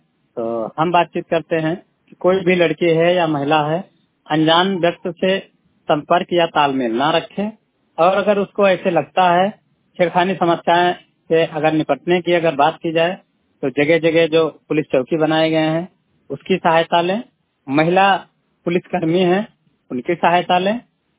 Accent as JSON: {"language": "Hindi", "town": "Harraiya", "region": "Uttar Pradesh", "country": "India", "said": "मैं हररैया सतगढ़ ब्लॉक से हूँ। मेरा उम्र 33 साल है। हमारे एरिया का पिन कोड है 27-12-05।"}